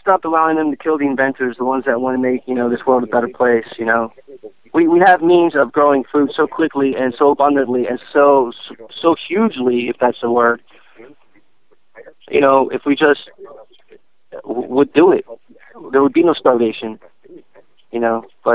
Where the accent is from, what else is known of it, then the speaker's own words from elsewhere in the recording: United States; And I was born and raised an American, loving God, country, family, and that's what I am.